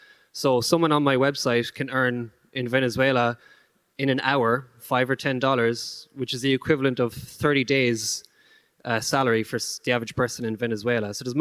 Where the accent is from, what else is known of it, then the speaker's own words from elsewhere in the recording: Ireland; So I come from the Republic of Ireland, where we are neighboring country, Great Britain.